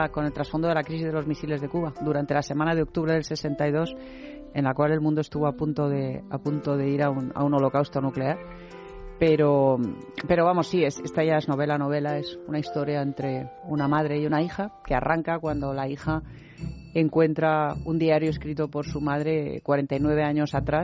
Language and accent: Spanish; Santiago, Santiago Metropolitan, Chile; born there; Yo nací en Santiago porque mi padre era diplomático, efectivamente.